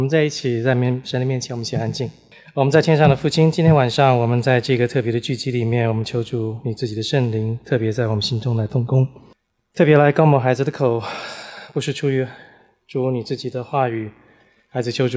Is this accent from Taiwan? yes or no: yes; Taiwan; 我是在台湾念大学，我来自台湾，我在台湾的时候念台湾大学，在念台大的时候，我是81年到85年在台大念书